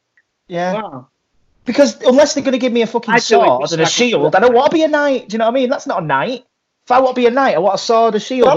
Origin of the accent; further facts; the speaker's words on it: United Kingdom; we're not free citizens, are we? We're British subjects.